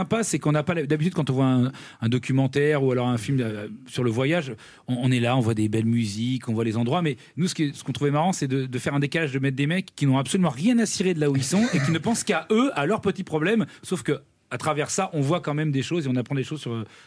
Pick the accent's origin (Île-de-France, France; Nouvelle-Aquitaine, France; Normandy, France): Île-de-France, France; Paris; Je suis parisien, moi.